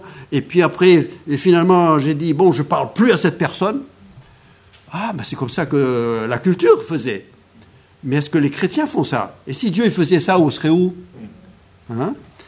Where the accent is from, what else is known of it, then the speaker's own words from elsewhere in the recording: France; je suis un français chrétien. Je suis surtout français